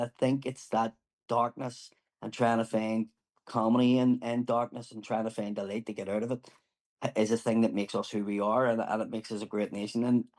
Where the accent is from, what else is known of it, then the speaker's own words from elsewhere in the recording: Ireland; But I just think as Irish people, we're just able to laugh at ourselves and able to laugh.